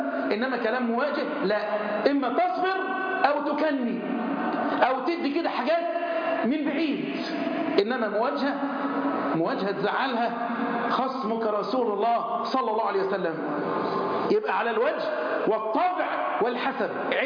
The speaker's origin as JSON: {"language": "Arabic", "country": "Egypt", "said": "احفظ بلدنا مصر"}